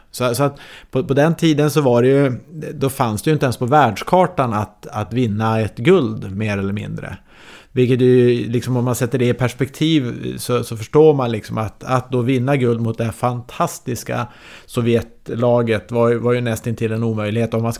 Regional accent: Umeå, Västerbotten County, Sweden; Jag är ju född och uppvuxen i Umeå

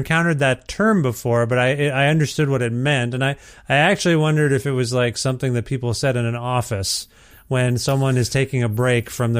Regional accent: Ontario, Canada; I'm from Ontario originally, and that's where I was, you know, lived and was born and raised and all that kind of stuff.

